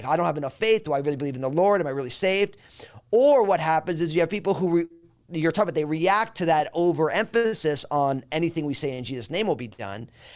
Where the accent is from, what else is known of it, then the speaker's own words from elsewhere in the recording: New Jersey, United States; also born or lived in California; I moved to my home state of New Jersey from California